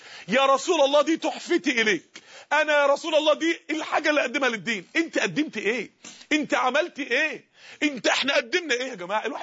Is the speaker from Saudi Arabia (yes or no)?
no; Mansoura, Dakahlia, Egypt; من عدة ايام عندنا في المنصورة